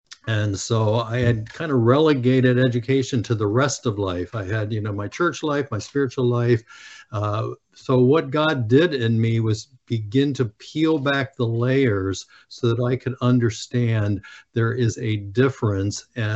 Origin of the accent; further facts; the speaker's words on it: Pennsylvania, United States; I'm from Pennsylvania, and tested the waters and took two courses.